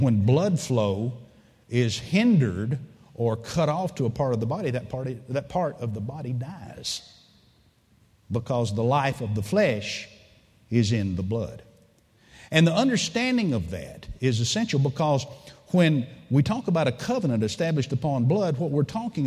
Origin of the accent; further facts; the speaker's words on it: United States; We grew up here in America. We all know about the American Indian, blood brother.